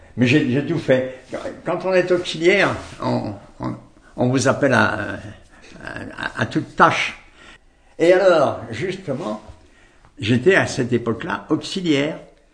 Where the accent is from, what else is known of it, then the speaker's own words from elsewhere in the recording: Viricelle, Auvergne-Rhône-Alpes, France; Alors je suis né ici à Viricelle, j'ai été à l'école du village de Viricelle.